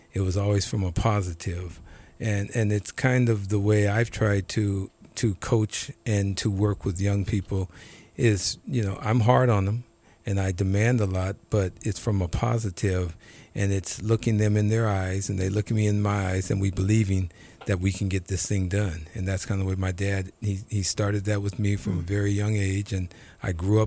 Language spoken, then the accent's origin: English; Portland, Oregon, United States; also born or lived in Seattle, Washington; My dad traveled around because he played professional baseball and settled in Portland, and that's basically where I grew up, in Portland.